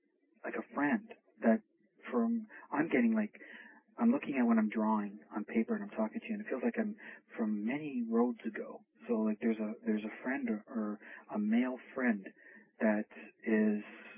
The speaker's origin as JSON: {"language": "English", "country": "Canada", "said": "I'm Canadian"}